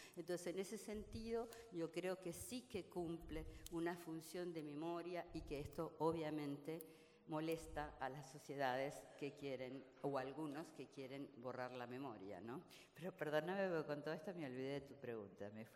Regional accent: Argentina; also born or lived in Spain; yo vivía en España y escribí una novela, y como soy argentina

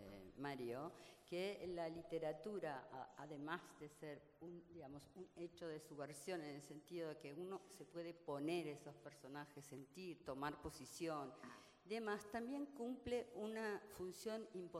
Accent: Argentina; also born or lived in Spain; yo vivía en España y escribí una novela, y como soy argentina

